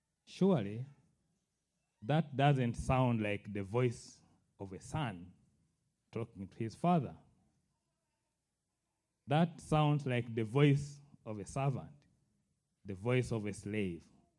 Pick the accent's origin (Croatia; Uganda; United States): Uganda; When I was in high school, I grew up in Uganda.